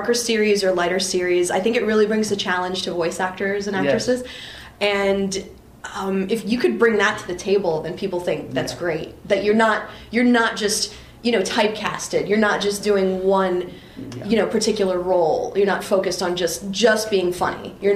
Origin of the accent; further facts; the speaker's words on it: New Jersey, United States; and then I moved back here to New Jersey. I'm from New Jersey. Yay, Jersey!